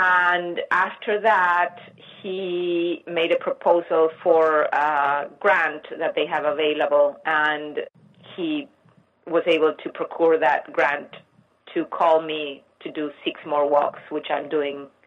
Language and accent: English; Argentina; moved away as an adult; also born or lived in Mexico; now in Brooklyn, United States; I grew up in Argentina, in Mexico first, and then in Argentina. My family is from Argentina. And then I came to the States a couple of times. One was for college, and then I went back to Argentina, and then I came back 20 years ago.